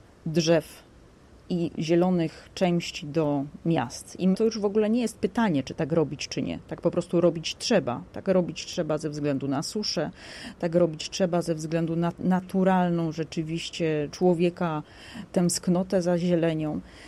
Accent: Chorzów, Silesian Voivodeship, Poland; Ja zresztą mieszkałam, urodziłam się na takim dużym osiedlu, które do parku było przez ulicę. Już było w Chorzowie

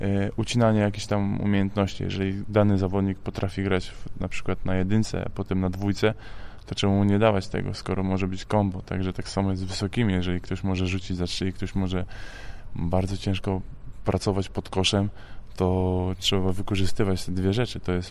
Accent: Gdynia, Pomeranian Voivodeship, Poland; Moja cała rodzina została w Gdyni. To jestem z Gdyni, także będę tutaj sam.

